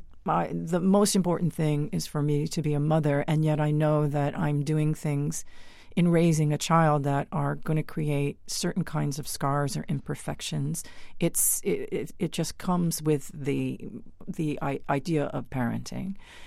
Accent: New York, United States; And I'm from Northern Long Island, and so not even Southern Long Island.

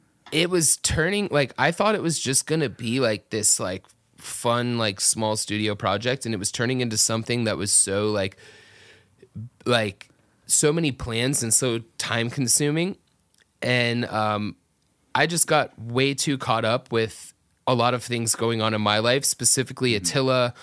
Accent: Atlanta, Georgia, United States; also born or lived in Florida; I was born in South Florida near Miami. Mm-hmm. Lived there for like 2 years or so, 2 or 3 years. Grew up my whole life in Atlanta area where I was raised.

